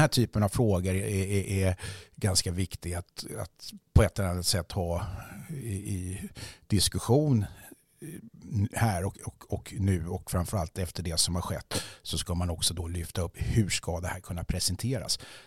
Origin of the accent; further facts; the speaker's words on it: Stockholm, Stockholm County, Sweden; born there; jag är väl inte smålänning, jag är för fasiken född i kungliga huvudstaden och alltjämt boende där.